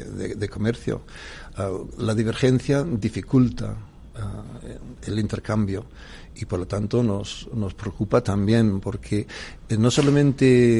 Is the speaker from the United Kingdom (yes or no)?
yes; South East England, United Kingdom; Spanish is a second language; yo vengo del sureste de Inglaterra, muy cerca de Dover.